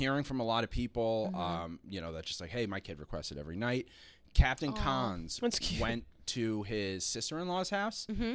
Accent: New York City, New York, United States; because I grew up here in New York. I lived on City Island.

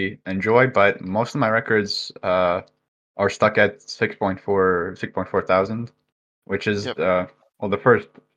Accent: Latvia; So I am from Latvia, for anyone who doesn't know.

